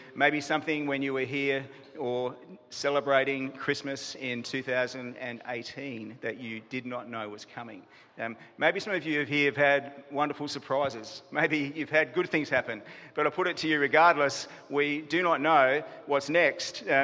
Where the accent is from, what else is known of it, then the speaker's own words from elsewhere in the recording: Adelaide, South Australia, Australia; when I was a boy growing up in Adelaide